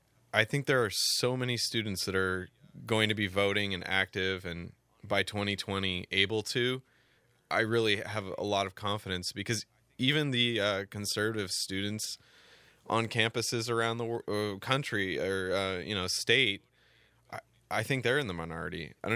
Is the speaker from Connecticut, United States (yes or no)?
no; Seattle, Washington, United States; I only say that because I'm from the Northwest, and believe me, it does not take long to get out of Seattle and get really country really fast.